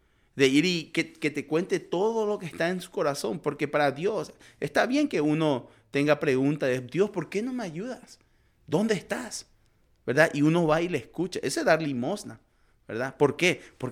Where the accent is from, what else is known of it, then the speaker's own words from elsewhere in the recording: Paraguay; moved away as an adult; also born or lived in Brazil; yo soy paraguayo, crecí, nací allá, después en Brasil, llegué aquí cuando tenía como 25 años.